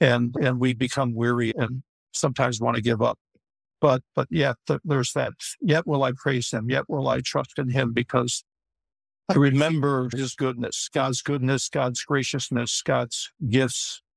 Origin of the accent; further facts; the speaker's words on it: Chicago, Illinois, United States; I grew up in Chicago also and born and raised there